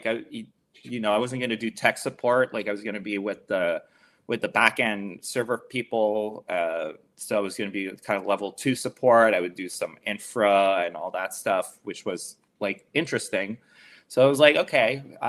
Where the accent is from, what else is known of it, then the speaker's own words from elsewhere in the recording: Montreal, Quebec, Canada; first of all, I'm from Montreal.